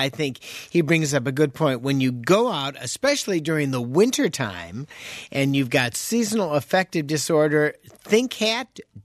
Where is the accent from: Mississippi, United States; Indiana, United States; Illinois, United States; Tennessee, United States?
Illinois, United States; Chicago; I remember I grew up in Chicago and we didn't have air conditioning in our house